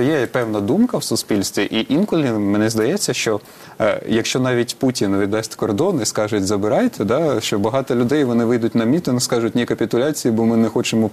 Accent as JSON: {"language": "Ukrainian", "town": "Donetsk", "region": "Donetsk Oblast", "country": "Ukraine", "said": "Я з Донецька."}